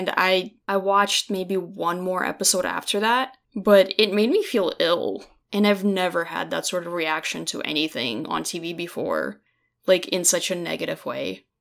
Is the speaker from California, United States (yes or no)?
no; Brooklyn, New York, United States; I don't know. I grew up in Brooklyn, right?